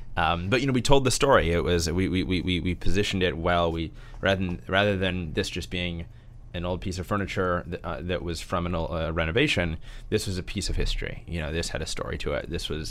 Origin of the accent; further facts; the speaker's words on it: St. Louis, Missouri, United States; Growing up, I grew up in St. Louis, Missouri. Both my parents are small business owners and entrepreneurs themselves